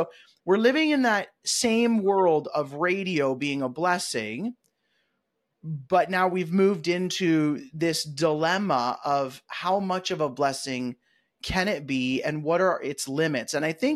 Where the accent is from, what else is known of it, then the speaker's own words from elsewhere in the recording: Toronto, Ontario, Canada; I grew up in the Toronto area where People's Church had a really great radio program